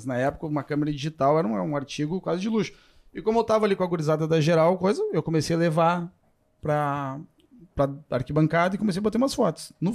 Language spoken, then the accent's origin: Portuguese; Passo Fundo, Rio Grande do Sul, Brazil; now in Porto Alegre, Brazil; eu me criei em Passo Fundo, vim em 97 para Porto Alegre